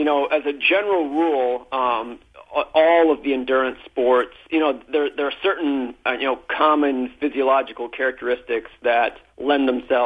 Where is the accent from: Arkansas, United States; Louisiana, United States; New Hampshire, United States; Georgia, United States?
New Hampshire, United States; Yeah, so I'm a runner originally. I grew up in New Hampshire.